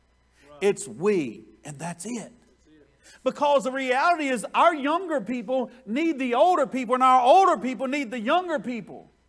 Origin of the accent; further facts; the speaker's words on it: Georgia, United States; I'm a South Georgia boy. I'm from the South.